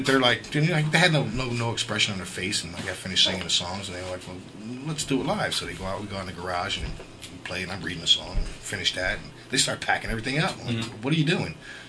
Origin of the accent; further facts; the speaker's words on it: New Jersey, United States; He asked me where I was from. Yeah, I'm from Jersey.